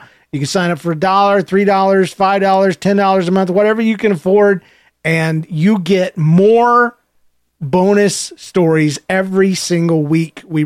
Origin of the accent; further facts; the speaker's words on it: the South, United States; I was raised in the South.